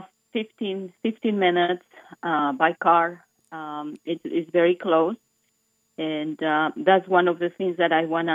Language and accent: English; Mexico City, Mexico; I'm from Mexico City.